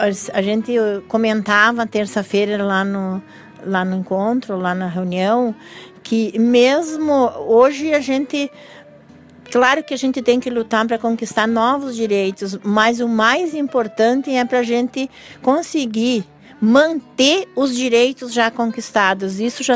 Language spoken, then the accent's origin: Portuguese; Brazil; mas eu acho que nada nos não motiva para também comemorar que a gente é brasileiro, né?